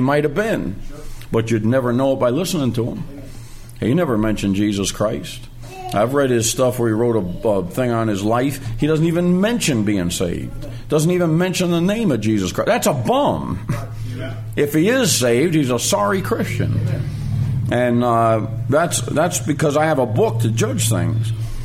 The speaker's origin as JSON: {"language": "English", "region": "Massachusetts", "country": "United States", "said": "We're all from Massachusetts, and that's a Kennedy state."}